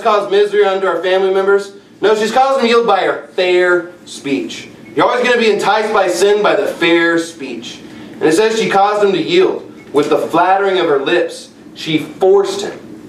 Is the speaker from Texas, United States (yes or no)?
yes; Texas, United States; I grew up in Texas, so there's a lot of ox, there's a lot of cattle